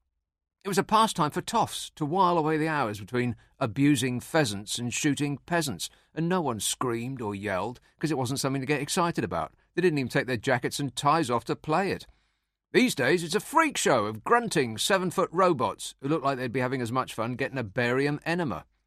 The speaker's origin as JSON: {"language": "English", "region": "Scotland", "country": "United Kingdom", "tie": "born or raised there", "said": "I grew up in Scotland"}